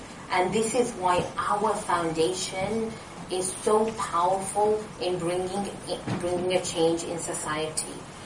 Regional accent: United Kingdom; I'm from Britain. I hardly go back to where my parents are born, you know. I like being here. This is my country.

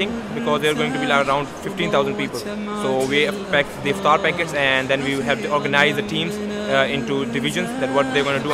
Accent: Pakistan; now in London, United Kingdom; But basically, I'm from Pakistan

